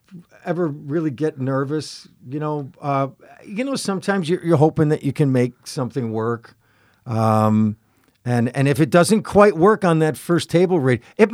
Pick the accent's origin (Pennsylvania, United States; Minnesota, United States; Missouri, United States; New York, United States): New York, United States; Buffalo; So growing up in Buffalo.